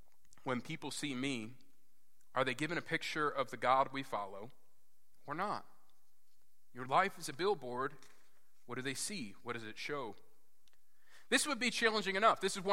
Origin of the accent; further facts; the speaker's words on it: United States; I'm an American. I go where I want. I do what I want.